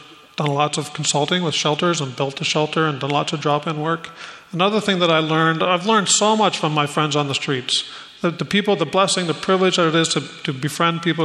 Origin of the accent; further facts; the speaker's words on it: Springdale, Newfoundland and Labrador, Canada; I'm from Springdale, and I think there's at least somebody from Kings Point